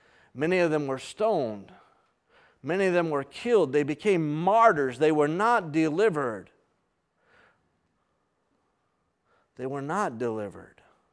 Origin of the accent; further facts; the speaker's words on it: Maine, United States; It's because I'm from Maine. I don't say it right.